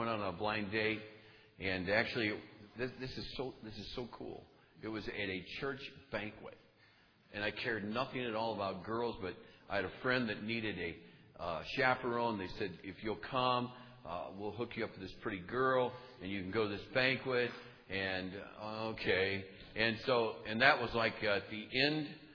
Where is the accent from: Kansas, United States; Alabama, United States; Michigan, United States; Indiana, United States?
Michigan, United States; Saginaw; All right. I'm from Saginaw, Michigan. How many have ever heard of Saginaw, Michigan?